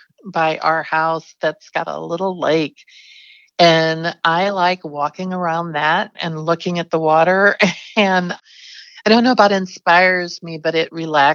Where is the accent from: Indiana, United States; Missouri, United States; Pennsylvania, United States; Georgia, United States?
Missouri, United States; Ferguson; And I'm originally from Ferguson, and I just believe that whatever we're doing now doesn't have to be the way it is.